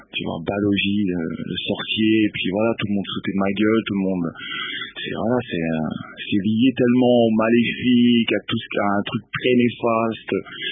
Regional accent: Lubumbashi, Haut-Katanga, DR Congo; surtout par rapport à ma ville natale, Lubumbashi.

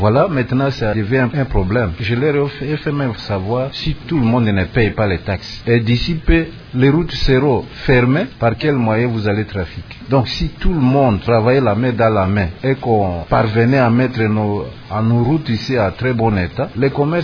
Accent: DR Congo; Si réellement nous sommes des Congolais qui aimons notre pays, nous devons accompagner le gouvernement dans ses actions en rapport avec le développement.

